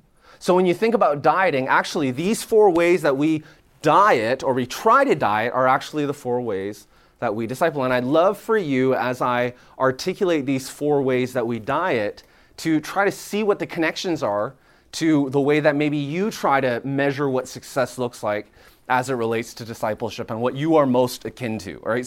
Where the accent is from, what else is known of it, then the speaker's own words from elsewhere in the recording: Canada; moved away as an adult; now in Nashville, United States; and I'm Canadian. I mean, before moving down to Nashville 3 years ago with my wife and three kids, I thought barbecue was like burgers and hot dogs.